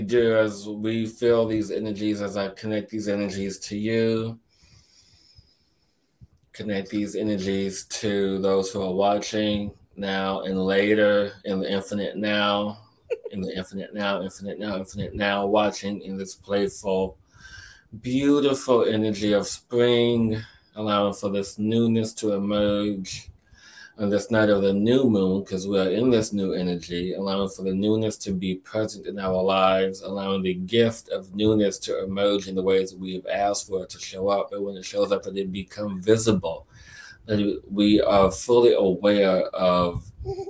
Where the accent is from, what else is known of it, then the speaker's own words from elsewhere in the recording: Ireland; Well, actually, no, I am Irish.